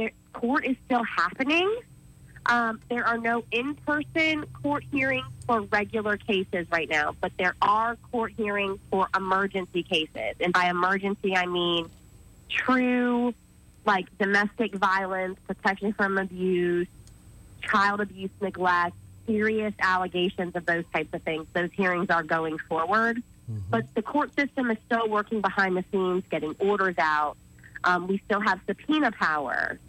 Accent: Florida, United States; now in Montgomery, United States; From growing up in South Florida, you can pretty much get delivery from anywhere.

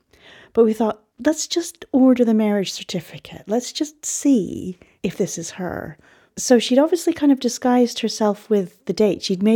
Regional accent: Canada; So I'm from Canada

